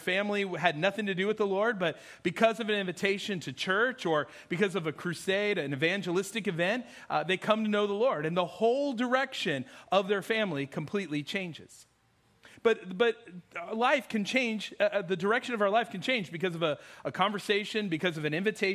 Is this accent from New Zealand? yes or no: no; the West, United States; I'm a little nervous because all week I've been saying Louisville, so I'm from the West, so that's how we say it.